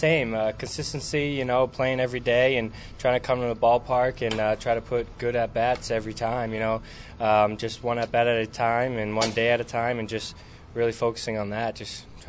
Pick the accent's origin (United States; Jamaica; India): United States; New Hampshire; And even then it was kind of tougher because I was from New Hampshire.